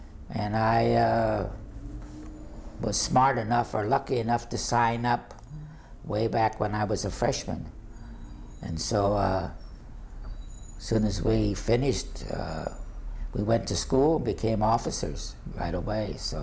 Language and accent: English; Cincinnati, Ohio, United States; I was raised in Cincinnati.